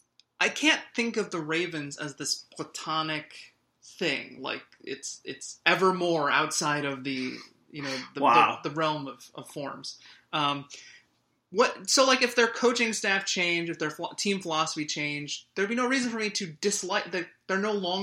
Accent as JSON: {"language": "English", "region": "Illinois", "country": "United States", "tie": "born or raised there", "said": "So I grew up in Illinois, and oddly, for no reason, my entire family are Dolphins fans."}